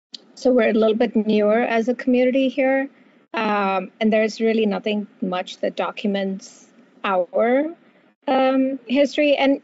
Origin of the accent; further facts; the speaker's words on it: India; moved away as an adult; now in United States; I'm a naturalized American. I didn't grow up here. I grew up in India. I spent most of my childhood there and came here for college.